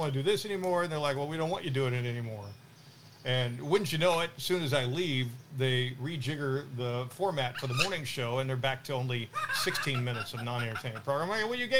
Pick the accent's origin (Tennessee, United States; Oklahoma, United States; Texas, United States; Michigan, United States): Oklahoma, United States; I'm not born here. I'm not from here. I'm from Oklahoma, and I want to get to know you people.